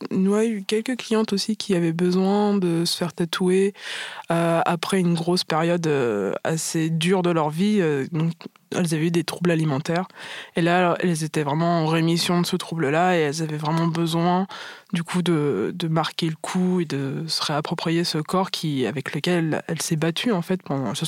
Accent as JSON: {"language": "French", "region": "Martinique", "country": "France", "said": "moi, je suis martiniquaise, enfin, métisse martiniquaise."}